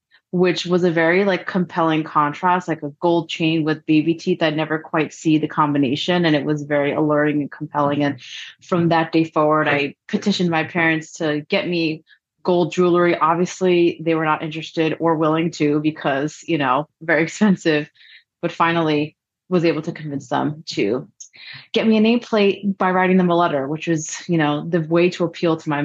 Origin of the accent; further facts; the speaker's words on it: Brooklyn, New York, United States; I grew up born and raised in Brooklyn, and yeah, nameplates are just these style fashion objects that every community seemed to embrace in some way.